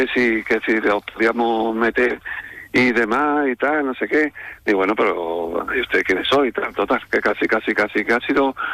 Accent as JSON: {"language": "Spanish", "region": "Andalusia", "country": "Spain", "tie": "born or raised there", "said": "mi pueblo no solamente lo que es el núcleo urbano, sino también tiene mucho término, del cual presumimos, muchísimo término, es parque natural"}